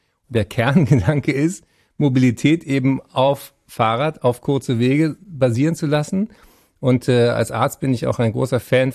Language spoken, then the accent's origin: German; Berlin, Germany; ich bin Berliner